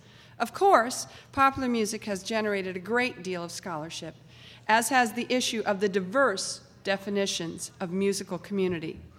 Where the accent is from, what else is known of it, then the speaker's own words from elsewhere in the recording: Cleveland, Ohio, United States; We're in Cleveland, Ohio, my hometown. Although I've not lived here for almost 30 years, I grew up here, still have family here, visit often, still identify myself as a Clevelander